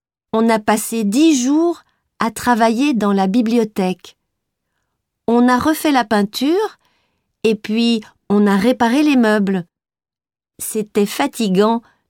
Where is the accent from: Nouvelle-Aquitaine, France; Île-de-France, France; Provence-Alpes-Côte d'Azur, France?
Île-de-France, France; Paris; born there; now in Orléans, France; J'habite maintenant à Orléans, mais je suis née à Paris. Mes parents et mes grands-parents sont nés en Asie, au Laos. Mes grands-parents y habitent toujours.